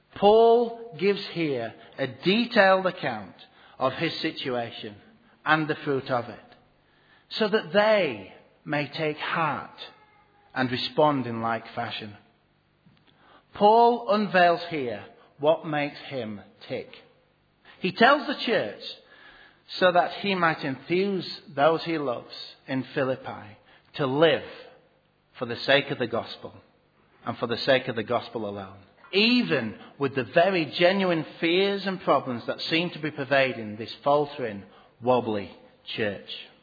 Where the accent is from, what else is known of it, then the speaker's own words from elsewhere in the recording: United Kingdom; I'm going to go and disagree with someone that many in my home country would consider to be one of the greatest leaders of all time.